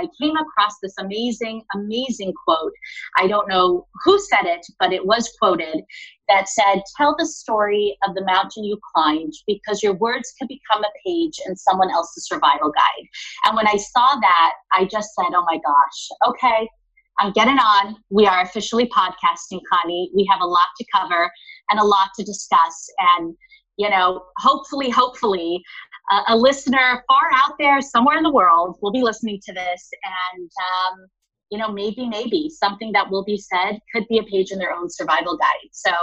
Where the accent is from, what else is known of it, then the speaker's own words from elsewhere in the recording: Los Angeles, California, United States; I came back to my hometown of LA, continued to wanting to pursue design